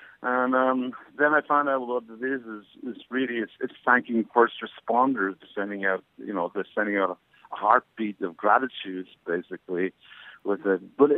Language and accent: English; Wexford, Leinster, Ireland; now in New York, United States; Yes, I'm from Wexford Town.